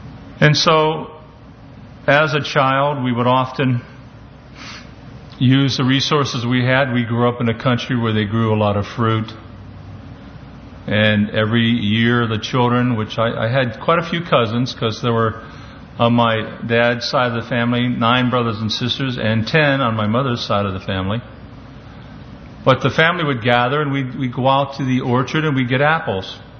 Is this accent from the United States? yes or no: yes; Pennsylvania, United States; as I grew up in the Pocono Mountain area of Pennsylvania for many years, we had an orchard nearby that was about 800 acres